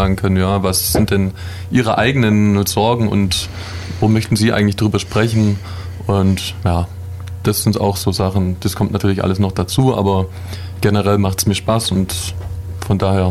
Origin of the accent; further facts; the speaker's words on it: Ulm, Baden-Württemberg, Germany; Ich bin 26 Jahre alt. Ich komme auch aus Ulm